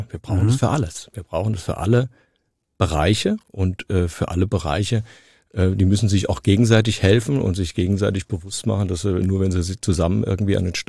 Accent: Frankfurt, Hesse, Germany; Also ich bin Frankfurter, ja. Ich bin in dieser Stadt geboren, ich bin in den Kindergarten, ich bin in die Schule, ich habe hier studiert.

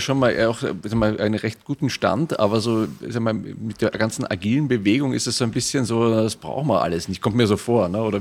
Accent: Vienna, Austria; habe wieder eine Folge aus meiner Heimatstadt mitgebracht, nämlich von den Software Quality Days 2024 in Wien.

